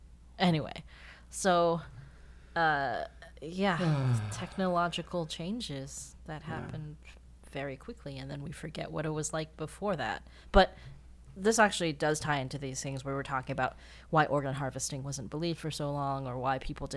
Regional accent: Pittsburgh, Pennsylvania, United States; Maybe this is because I grew up in Pittsburgh. I don't know.

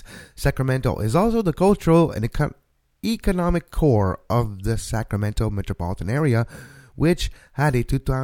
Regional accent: Canada; I guess it's just results of being Canadian.

